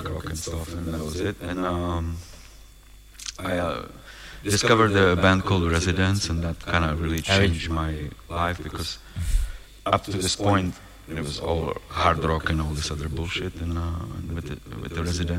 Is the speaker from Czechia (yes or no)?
yes; Czechia; born there; English is a second language; So I was born in 69 in Czech